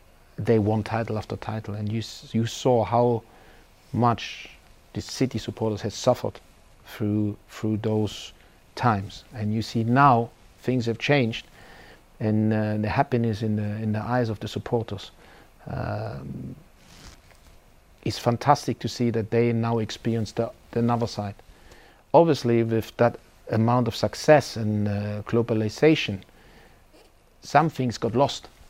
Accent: Germany; English is a second language; moved away as an adult; one day I would like to have the experience to manage in my home country. I've been out of my home country for quite some time.

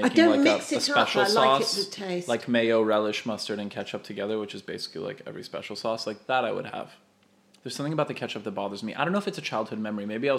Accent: Canada; They ended up picking three Americans, and then I'm Canadian and Tan is British.

